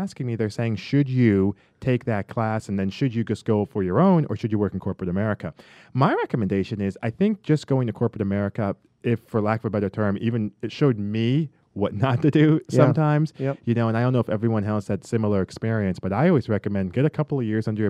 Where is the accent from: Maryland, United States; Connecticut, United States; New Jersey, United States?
Connecticut, United States; I'm originally from Connecticut, so she's up in the Northeast